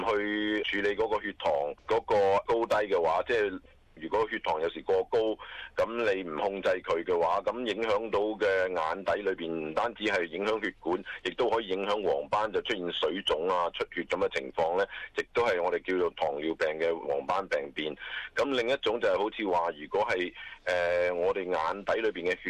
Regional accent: China; 我哋中国人

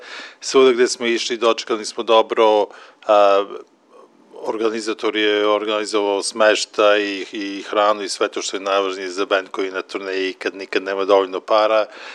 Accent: Smederevska Palanka, Podunavlje District, Serbia; svirali u Smederevskoj Palanci, u mom rodnom gradu, što je bilo odlično, dosta mojih starih prijatelja je došlo

